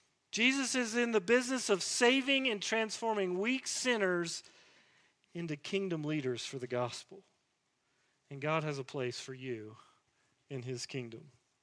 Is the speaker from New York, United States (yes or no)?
no; Tennessee, United States; These uneducated, common men, these backwoods rednecks, I can say that, I'm from Tennessee